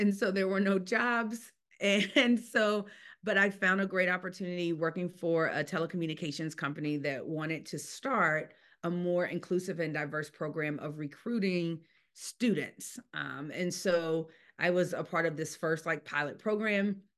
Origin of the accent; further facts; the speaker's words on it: North Carolina, United States; Yeah. So I grew up in North Carolina. And so North Carolina has, hands down, and I know I'm biased because I'm from there